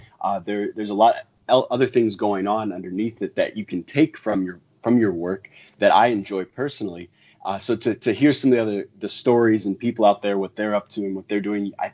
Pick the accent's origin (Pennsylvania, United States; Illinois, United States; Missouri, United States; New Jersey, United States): Illinois, United States; Chicago; now in Florida, United States; I'm from Chicago originally, so I really enjoyed this